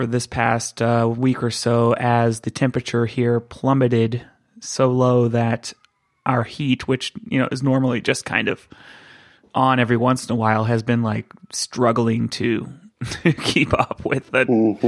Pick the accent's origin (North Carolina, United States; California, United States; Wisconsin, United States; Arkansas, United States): California, United States; I'm like, I grew up in California, in an area of California where there are practically no seasons.